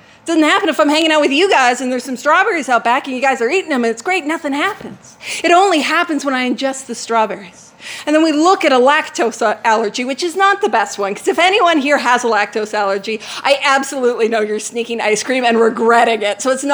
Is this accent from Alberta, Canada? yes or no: yes; Calgary, Alberta, Canada; I'm from Calgary.